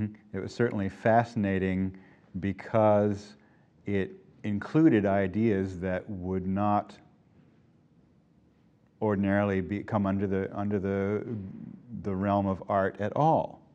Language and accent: English; Cape Cod, Massachusetts, United States; I grew up assuming that pretty much all of America was sort of like growing up on Cape Cod